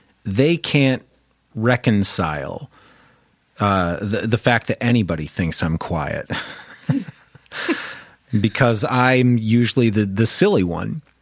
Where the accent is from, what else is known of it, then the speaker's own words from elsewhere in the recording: Michigan, United States; moved away as an adult; now in Denver, United States; I mean, being from the Midwest originally, I can definitely speak to that. Yeah. I grew up in Michigan, and it was kind of a smaller town, but everybody was taught to sort of keep to themselves.